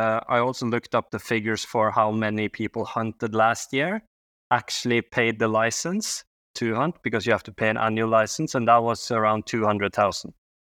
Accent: Akershus, Norway; so I grew up 20 minutes outside of Oslo, the main city, or the capital, rather. And but, you know, it's a suburban area, but forest right outside my door

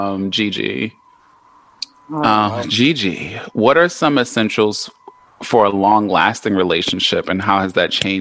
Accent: Los Angeles, California, United States; accent: LA; He's laughing because I always go into my LA accent.

